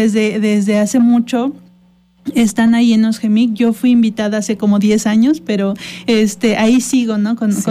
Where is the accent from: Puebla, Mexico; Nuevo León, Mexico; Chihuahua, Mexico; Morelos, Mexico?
Morelos, Mexico; Tepoztlán; born there; también están en Tepoztlán, donde yo nací